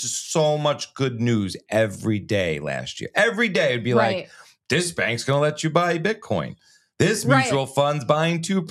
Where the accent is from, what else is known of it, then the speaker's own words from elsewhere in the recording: New York, United States; I'm from the suburbs of New York. I want to meet him.